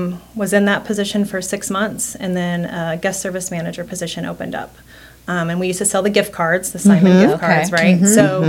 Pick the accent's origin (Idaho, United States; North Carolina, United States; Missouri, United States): Missouri, United States; Springfield; So I am from Springfield area, Southwest Missouri. Played ball at Evangel and SBU and just came back to Springfield, and this is home for me.